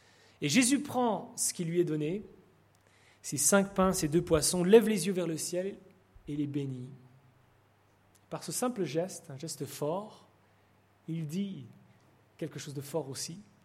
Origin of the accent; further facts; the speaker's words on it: Romandy, Switzerland; Alain Oudercet a grandi dans la région où j'ai grandi, en Suisse romande.